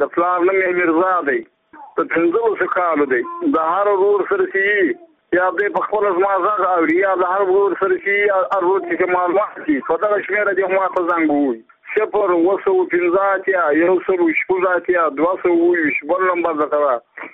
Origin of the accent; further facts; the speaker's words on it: Badghis, Afghanistan; زه په خپله د بادغیس ولایت یم د مقر د ولسوالۍ یم او د اندړو د کلي یم.